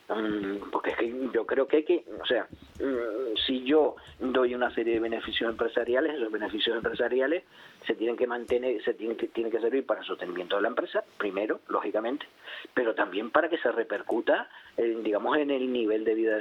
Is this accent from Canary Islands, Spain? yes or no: yes; Canary Islands, Spain; Yo me circunscribo a mi tierra, a Canarias.